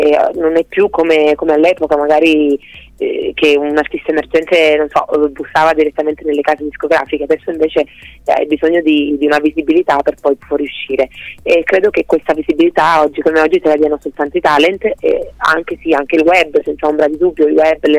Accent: Sicily, Italy; Appunto, perché sono siciliana

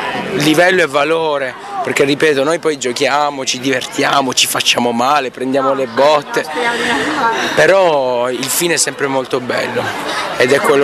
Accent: Apulia, Italy; Io sono pugliese, però poi dicono che giù da noi si mangia meglio.

